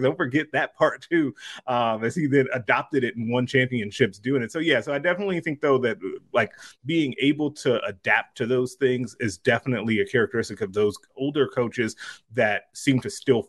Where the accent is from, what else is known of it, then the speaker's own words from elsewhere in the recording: Illinois, United States; Even growing up in Illinois, they were talked about a ton, but I didn't really care one way or the other.